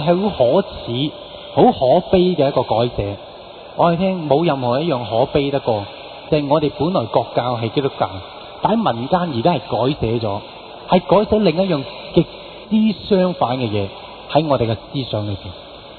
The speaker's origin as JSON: {"language": "Cantonese", "country": "China", "said": "你不要想着神真的、对我们中国人真的差了"}